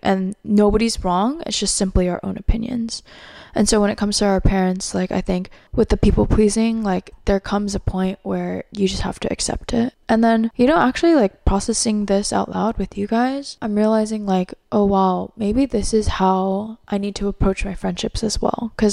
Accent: United States; Like, I am Asian American. Their happiness is my happiness.

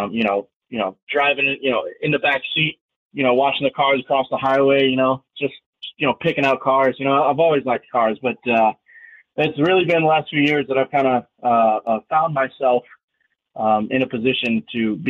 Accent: South Carolina, United States; So growing up in South Carolina, of course, in the southeast of the United States, football is king, and we love our college football.

